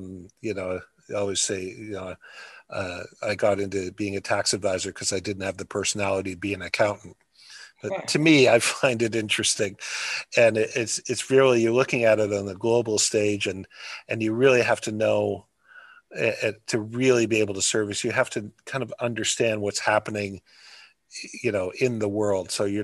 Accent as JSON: {"language": "English", "town": "Windsor", "region": "Ontario", "country": "Canada", "tie": "born or raised there", "said": "My family has their roots several hundred years back in Canada. I grew up in Windsor, border city"}